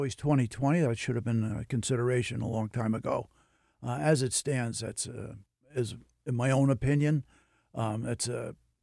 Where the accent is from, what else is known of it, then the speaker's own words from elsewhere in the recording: New York, United States; But I'm a New Yorker, and I want what's best for New York first.